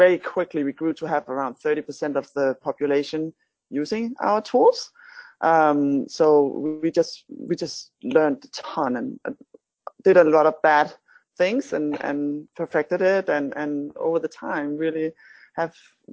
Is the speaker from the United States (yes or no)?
no; Denmark; English is a second language; So I'm from Denmark, a physician, I graduated from University of Copenhagen long time ago.